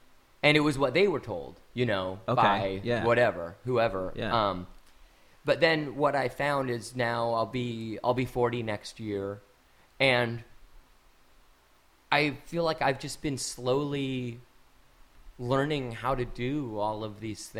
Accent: Kirkland, Washington, United States; also born or lived in Eastgate; I grew up in, I lived in Kirkland.

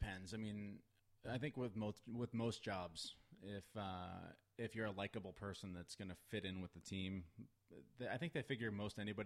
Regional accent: Everett, Washington, United States; Around here, Everett, Linwood area.

